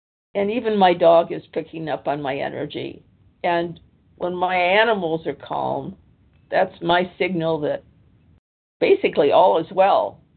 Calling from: Washington, United States; I'm calling from Washington State on the Pacific time zone.

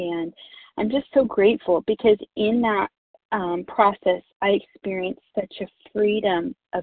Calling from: North Carolina, United States; I'm calling from North Carolina.

